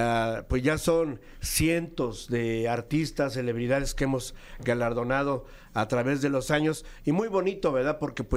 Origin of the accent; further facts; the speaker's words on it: Cuernavaca, Morelos, Mexico; moved away as an adult; now in United States; como buen morelense, yo soy de Cuernavaca, Morelos, nací en Cuernavaca, Morelos, pero ya más de la mitad de mi vida del otro lado del charco